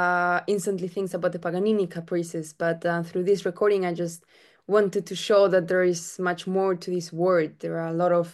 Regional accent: Spain; She's from Mexico and I'm from Spain.

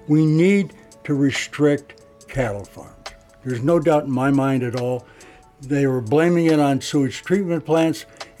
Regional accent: Ohio, United States; But I grew up on the Cuyahoga River, and I can tell you how desperately bad the Cuyahoga River was.

